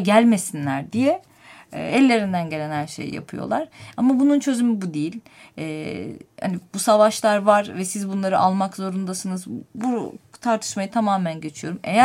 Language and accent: Turkish; Antakya, Hatay, Turkey; zaten biliyorsunuz Antakyalıyım. Hani kendi memleketime gidip geldikçe halktaki huzursuzluğu da görüyorum.